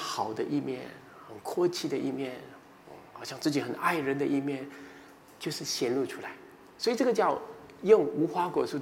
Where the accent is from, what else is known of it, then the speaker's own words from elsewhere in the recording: China; 所以我们中国人很多礼仪这些对人好客气总是讲好听的话